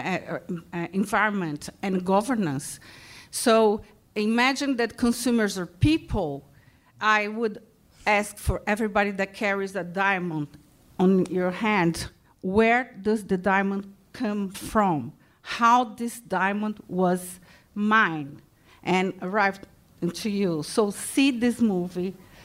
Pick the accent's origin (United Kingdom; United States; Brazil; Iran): Brazil; You should see, because I'm from Brazil